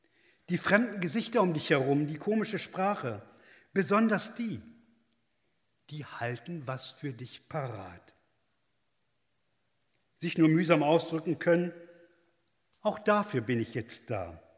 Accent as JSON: {"language": "German", "country": "Germany", "said": "ich komme aus Good Old Germany und bin einer der diesjährigen Austauschstudenten aus Deutschland."}